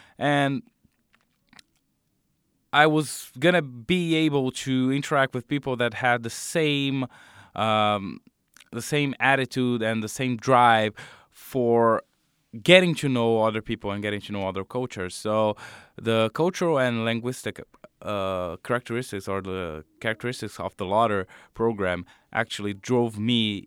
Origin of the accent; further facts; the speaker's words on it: Brazil; English is a second language; Well, I am Brazilian. I was born in Brazil and spent most of my life in Brazil.